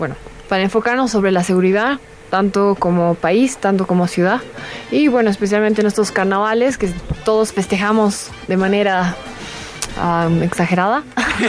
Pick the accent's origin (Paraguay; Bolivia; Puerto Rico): Bolivia; Somos dos jóvenes bolivianas